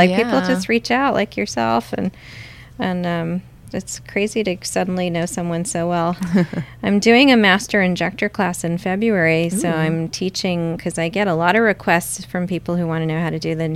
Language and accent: English; India; She's Indian and I'm Indian, obviously, so I think she's a cool role model.